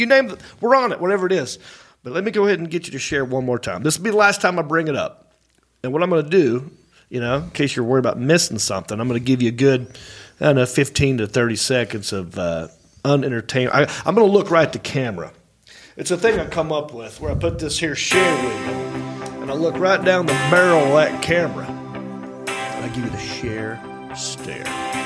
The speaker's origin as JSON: {"language": "English", "town": "Hickory", "region": "North Carolina", "country": "United States", "said": "That's right, I am from Hickory. I'm happy about it."}